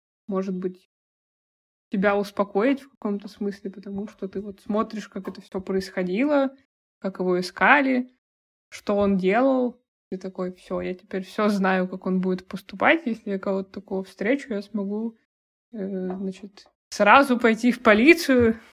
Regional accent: Aldan, Sakha Republic, Russia; в 90-х администрацию моего родного города Алдана захватывали свидетели Иеговы.

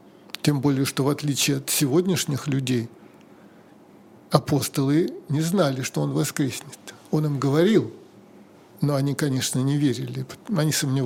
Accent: Moscow, Russia; я рос в Москве на Таганке в середине прошлого века.

